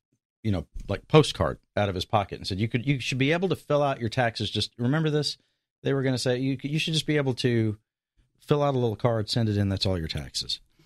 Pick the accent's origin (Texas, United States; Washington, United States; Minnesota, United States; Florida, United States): Texas, United States; El Campo; I just grew up south of El Campo, Texas.